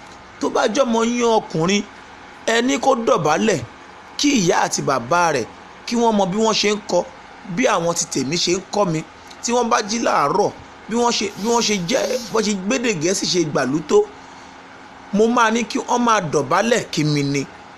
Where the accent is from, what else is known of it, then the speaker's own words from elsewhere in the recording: Sanmora, Kwara, Nigeria; Sanmọra ni mí àjàbí ọsán. Sanmọra ni mo ti wá